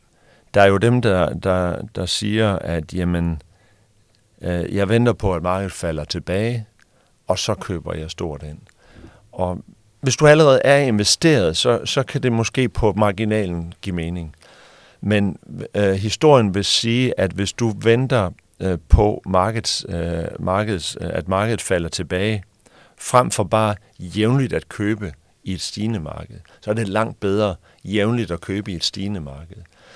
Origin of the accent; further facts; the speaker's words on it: Central Denmark Region, Denmark; Jeg er fra Vestjylland, og i Vestjylland, der taler man om det her begreb, at være den rigeste person på kirkegården.